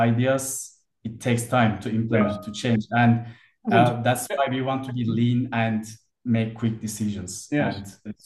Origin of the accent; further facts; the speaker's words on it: Turkey; I'm originally from Turkish, born and raised in Turkey, and I graduated from maritime faculty in a university in Izmir, Dokuz Eylül University, and started my career in Istanbul